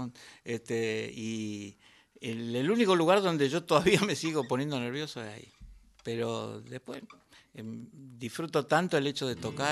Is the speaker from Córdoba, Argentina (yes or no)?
no; Tucumán, Argentina; yo soy del sur de Tucumán, pero este es Amaicha.